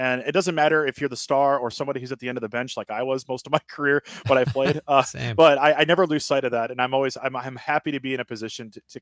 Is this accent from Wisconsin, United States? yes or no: yes; Wisconsin, United States; also born or lived in Milwaukee / Madison; I grew up in the Northwoods. I spent almost 10 years living between Milwaukee and Madison in those media markets. And now for the last few years, I live in southwestern Wisconsin in what's known as the Driftless area.